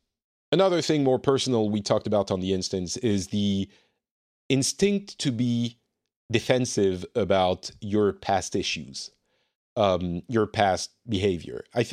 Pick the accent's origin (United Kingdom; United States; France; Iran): France; You know I'm from France.